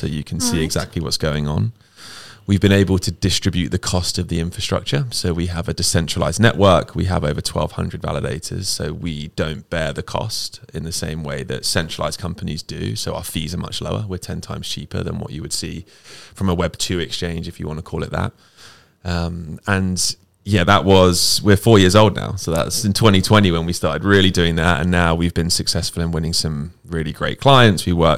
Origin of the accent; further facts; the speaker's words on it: United Kingdom; I'm a British person.